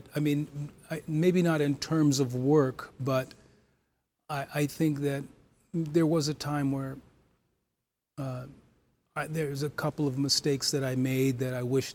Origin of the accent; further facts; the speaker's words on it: Minnesota, United States; I'm a kid from Minnesota, you know, I used to play rock music.